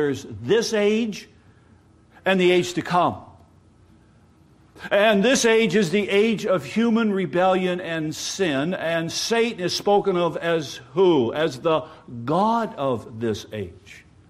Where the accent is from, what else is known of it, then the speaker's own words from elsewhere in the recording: Michigan, United States; You know, I'm from West Michigan. I was from West Michigan. A hurricane? What's a hurricane?